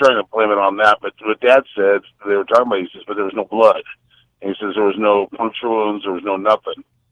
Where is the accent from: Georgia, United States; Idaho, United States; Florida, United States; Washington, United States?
Idaho, United States; Hazelton; now in San Angelo, United States; I moved down here. But anyways, I'm from Hazleton, Idaho.